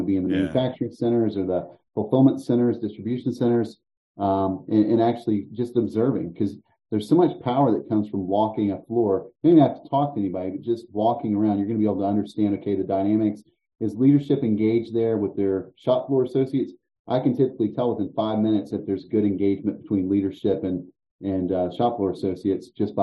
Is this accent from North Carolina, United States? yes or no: yes; North Carolina, United States; born there; I was born in North Carolina. My father was in the military, and we lived there all of 2 or 3 months.